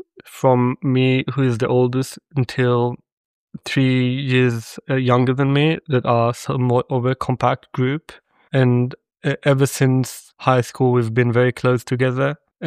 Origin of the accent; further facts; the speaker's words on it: Nof HaGalil, Northern District, Israel; So I just omit it and say that I'm from Nof HaGalil, and that's it.